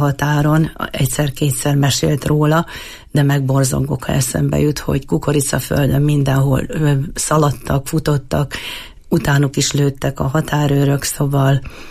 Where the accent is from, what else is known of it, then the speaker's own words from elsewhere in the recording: Eger, Heves, Hungary; édesanyám székely, édesapám Matyó, én meg született egri vagyok. Én már itt születtem